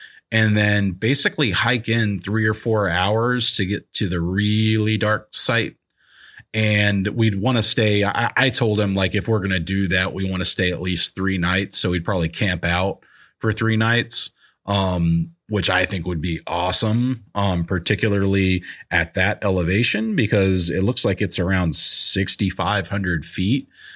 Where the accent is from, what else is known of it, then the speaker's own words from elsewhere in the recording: Mint Hill, North Carolina, United States; where I grew up out in Mint Hill, North Carolina, you know, dark skies out there when I was a kid for sure.